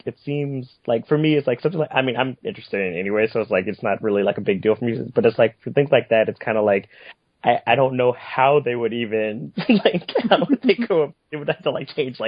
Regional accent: United States; I don't understand this, because I'm American, and this, like, this is not a thing for us here.

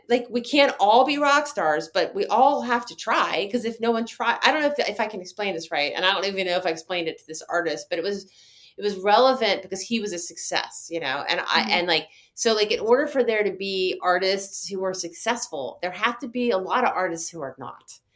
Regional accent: the South, United States; I'm from the South, and that's what we say it down there.

